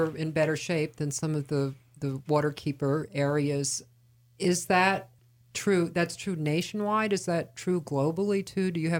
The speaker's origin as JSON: {"language": "English", "region": "East Coast", "country": "United States", "tie": "born or raised there", "said": "And I'm trying to remember my history. I grew up on the East Coast."}